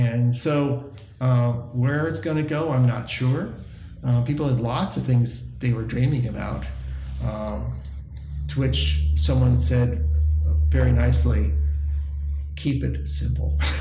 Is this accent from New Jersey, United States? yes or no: no; Washington, District of Columbia, United States; I'm from Washington, D.C. area, and I knew between Virginia and Maryland and Washington, D.C., and even maybe even further out, we had people who were near.